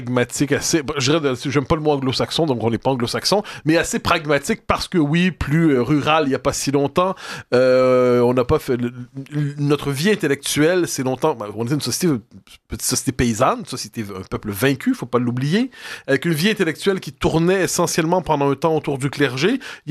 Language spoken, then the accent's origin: French; Quebec, Canada; Et ça, quand on est Québécois, dans un pays, le Canada, qui globalement nie l'existence du peuple québécois